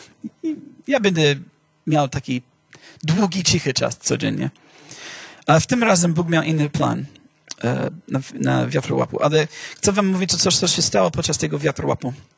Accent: Miami, Florida, United States; Polish is a second language; Dawno temu na Florydzie, ja się wychowałem w Miami, czy na północnym Miami, na Florydę. Tak, jest gorąco. Nie, ja nie tęsknię za Florydę. Tam nie ma pory roku. Tam jest tylko gorąco, albo deszcz pada i jest gorąco.

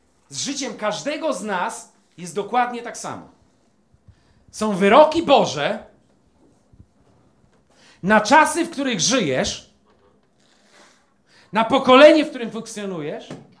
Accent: Elbląg, Warmian-Masurian Voivodeship, Poland; u nas jak w Elblągu, czyli tam, gdzie się wychowałem, w moim rodzinnym domu, prawda?

